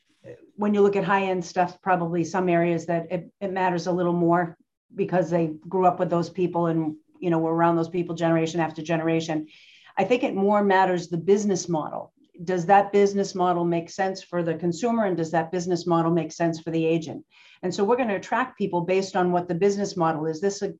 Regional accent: Boston, Massachusetts, United States; So I'm from Boston. So I'm a little bit of a diehard Patriots fan, right?

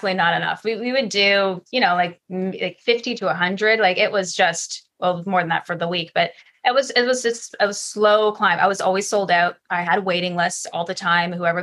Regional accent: Canada; Yeah, I'm Canadian. Exactly.

